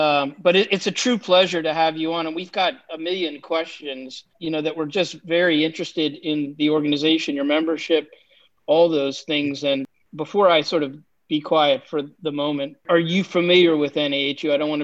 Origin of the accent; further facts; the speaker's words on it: Baltimore, Maryland, United States; I'm from Baltimore.